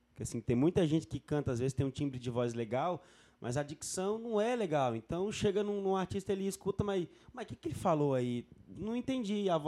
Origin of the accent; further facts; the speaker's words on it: Brasília, Federal District, Brazil; a gente é de Brasília. Sua mãe é baiana. Brasília, filho de baiano, morando em Goiânia.